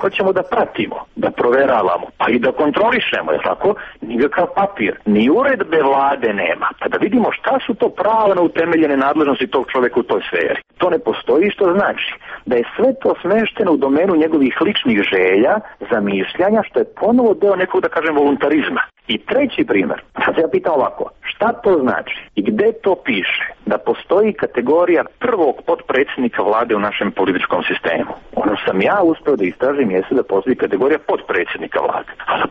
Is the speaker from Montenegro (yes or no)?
no; Serbia; ovdje kod nas u Srbiji